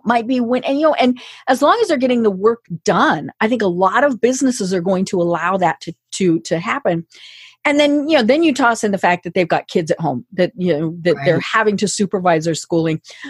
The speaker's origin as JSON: {"language": "English", "region": "Colorado", "country": "United States", "said": "you and I are both on Eastern time, but I'm from Colorado."}